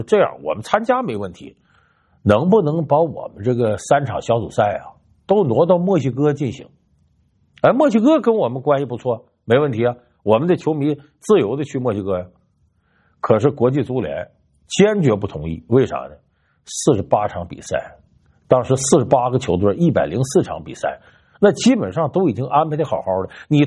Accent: Northeast China, China; 用我们东北老家的话

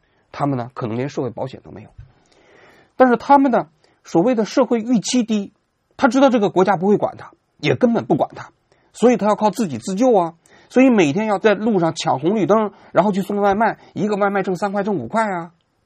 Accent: China

